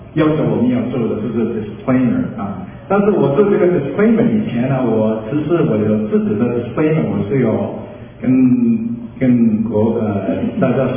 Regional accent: Guangdong, China; Chinese is a second language; 我们是广东人的时候，我没有学的拼音，所以呢，我看那个中文字的时候，我就告诉我的脑袋我会用广东话讲还要用英文讲

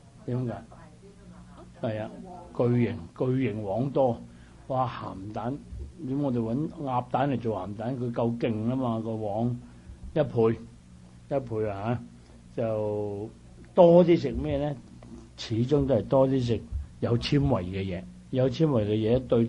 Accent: China; 豬，我哋中國人乜嘢都食噶

